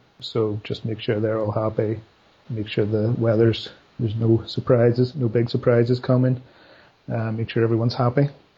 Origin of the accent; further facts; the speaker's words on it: Belfast, Northern Ireland, United Kingdom; because I grew up on a hill overlooking the city of Belfast, as you can probably work out from my accent. So my flying dreams were always about flying over Belfast at night time for some reason.